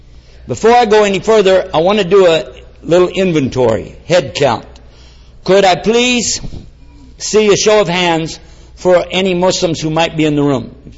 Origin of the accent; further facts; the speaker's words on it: San Antonio, Texas, United States; I'm from San Antonio. We got the balance over there.